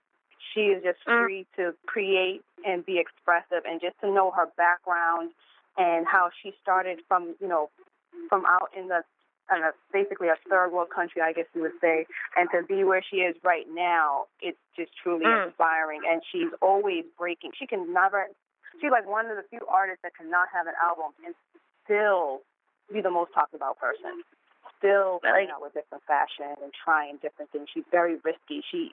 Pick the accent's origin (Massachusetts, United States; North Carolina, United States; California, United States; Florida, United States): Massachusetts, United States; I come from the East Coast, Massachusetts. Family are both from Haiti.